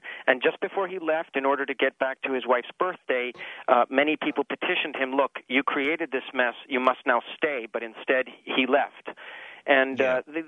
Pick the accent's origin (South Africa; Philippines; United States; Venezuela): Venezuela; Yes, I was born in Venezuela and reared there as well. I am, in fact, a Venezuelan citizen.